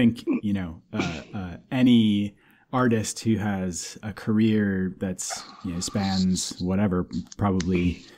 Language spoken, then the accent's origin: English; St. Paul, Minnesota, United States; I think I said to you that I grew up in St. Paul. So all of their like origin story, you know, when I was growing up, I always thought that they were just a local band.